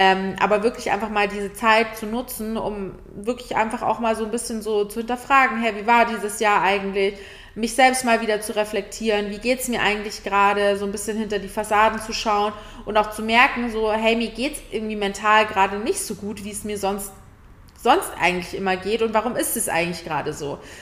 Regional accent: Munich, Bavaria, Germany; now in Berlin, Germany; ich komme ja aus München

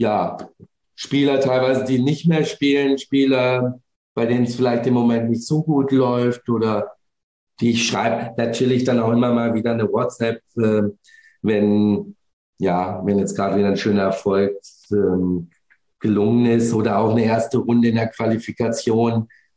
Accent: Baden-Baden, Baden-Württemberg, Germany; vor 26, 27 Jahren habe ich in Baden-Baden, in meiner Heimatstadt, ein ATP-Seniorenturnier mit organisiert

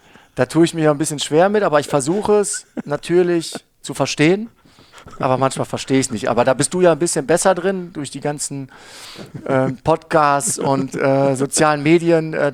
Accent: Büttgen, North Rhine-Westphalia, Germany; also born or lived in Neuss; Büttgen liegt quasi, um für dich einfach zu halten, ziemlich genau zwischen Düsseldorf und München-Gladbach

